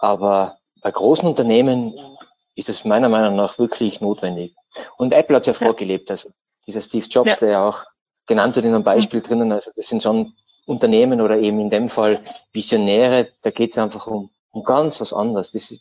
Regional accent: Austria; dass man einfach jedem, bei uns in Österreich Steuerpflichtigen, die Möglichkeit gibt

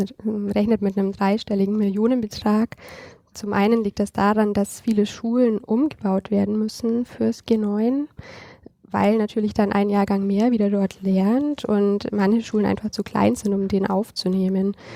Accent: Baden-Württemberg, Germany; Also ich glaube, als Schwabe tut man sich schwer.

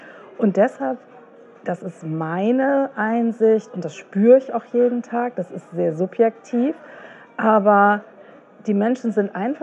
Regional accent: Hamburg, Germany; Und Hamburg, ja, ich freue mich sehr für meine Heimatstadt.

